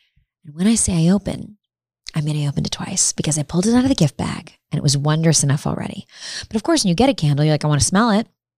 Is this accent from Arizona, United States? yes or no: no; Chicago, Illinois, United States; now in Los Angeles, United States; I'm from Chicago. Chicago does the holiday decorations well as well.